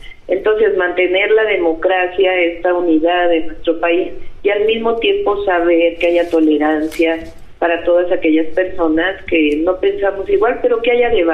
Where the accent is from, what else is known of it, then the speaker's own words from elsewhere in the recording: Mexico; Yo creo que todas y todos somos mexicanos y estamos orgullosos de nuestra hermosa nación y de nuestro pueblo.